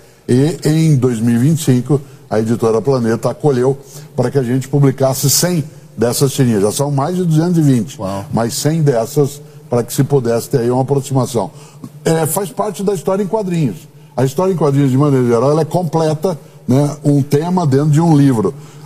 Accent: Londrina, Paraná, Brazil; eu nasci em Londrina, no norte do Paraná, na minha cidade não havia TV até eu fazer 10 anos de idade.

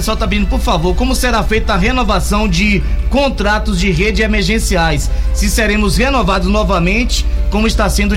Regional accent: Itabuna, Bahia, Brazil; Eu vim de Itabuna, né, do sul da Bahia, é distante pra caramba, de lá pra cá. São mais de 1.000 quilômetros, né?

